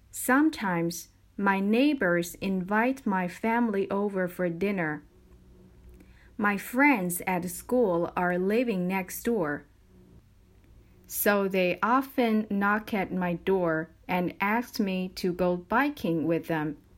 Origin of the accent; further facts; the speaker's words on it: Canada; My hometown is a small town in Canada. It is quiet, and there are only 5,000 people living there.